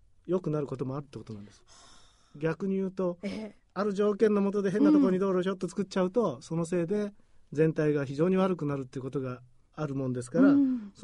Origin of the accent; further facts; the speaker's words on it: Osaka, Japan; born there; 私大阪で生まれたんですけれども、東京に行くとすぐ変わっちゃうんです。